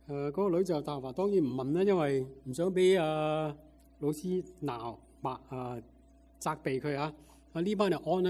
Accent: Hong Kong; 记得当我还是小个在香港长大的时候，就很喜欢看电视

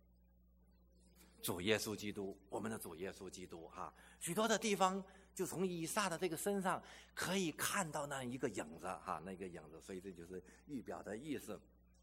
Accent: China; 所以我们中国人常常讲说平安是福

